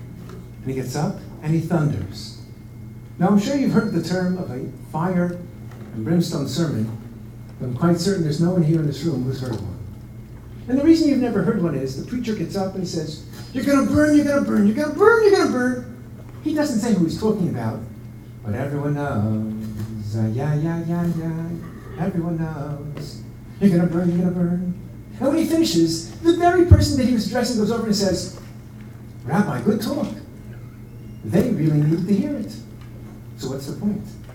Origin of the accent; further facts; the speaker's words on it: Vienna, Austria; English is a second language; I was born and raised in Vienna. It was the first of districts that were the religious ones. When I was a little boy, I'm 27